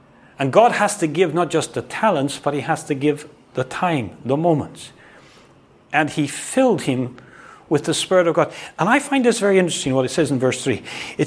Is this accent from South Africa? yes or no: no; Northern Ireland, United Kingdom; I grew up in Northern Ireland.